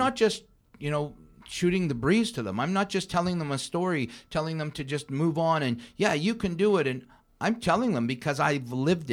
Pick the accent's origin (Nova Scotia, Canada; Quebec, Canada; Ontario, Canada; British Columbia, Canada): Ontario, Canada; Toronto; And you know, I think as a Torontonian, I think it's really important for our young leaders to really impress our politicians to.